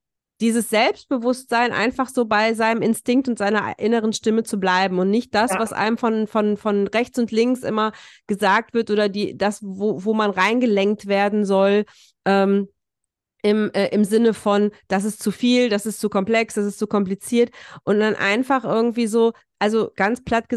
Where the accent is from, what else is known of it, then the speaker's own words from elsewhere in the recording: North Rhine-Westphalia, Germany; weil wir kommen ja aus dem Ruhrpott